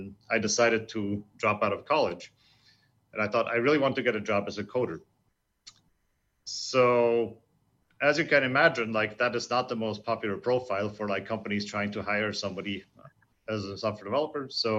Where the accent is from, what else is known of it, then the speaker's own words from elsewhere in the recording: Switzerland; I grew up in Switzerland, you know, did normally high school.